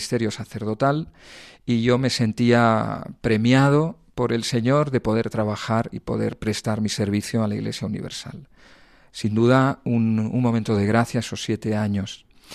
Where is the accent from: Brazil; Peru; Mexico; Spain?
Spain; Barcelona, Catalonia; also born or lived in Huelva; aunque soy nací en Huelva, muy corta edad ya fuimos para Barcelona toda la familia y crecí en Barcelona y allí fue donde yo realicé mis estudios en el seminario de Barcelona y allí en la catedral fue donde se me ordenó.